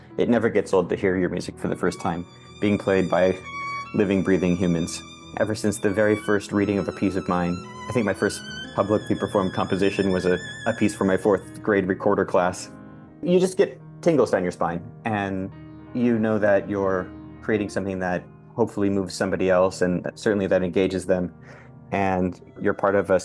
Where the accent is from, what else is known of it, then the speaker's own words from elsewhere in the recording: Richland Heights, Ohio, United States; I am. I hail from Richland Heights, Ohio, which is eastern suburbs of Cleveland.